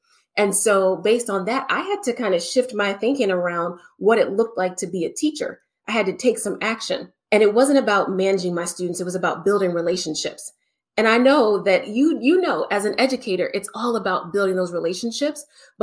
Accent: Cincinnati, Ohio, United States; I was raised in Cincinnati. I had never lived in the South.

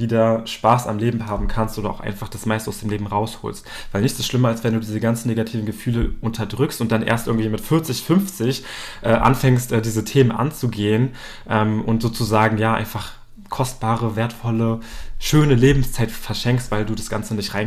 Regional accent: Berlin, Germany; ich bin tatsächlich sehr froh, in Berlin aufgewachsen zu sein, auch wenn es nicht immer sehr einfach war.

